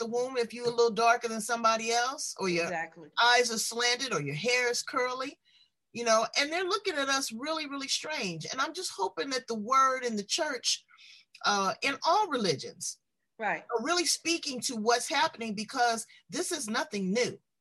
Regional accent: Los Angeles, California, United States; If you see Los Angeles, I was born and raised in Los Angeles.

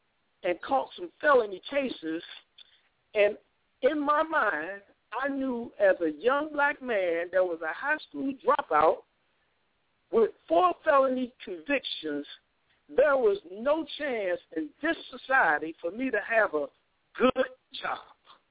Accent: St. Louis, Missouri, United States; growing up in a racist area in St. Louis, everything that I heard the minister say just applied to me. I grew up in the Catholic school.

